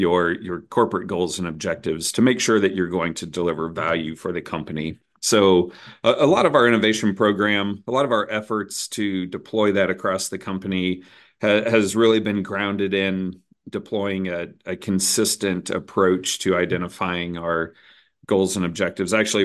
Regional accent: Kansas City, Missouri, United States; I was born and raised here in the Kansas City area, so I've just always stayed close here.

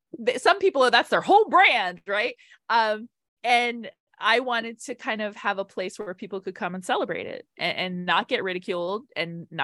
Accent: Australia; I grew up with this and I grew up in Australia and this movie's filmed in Australia

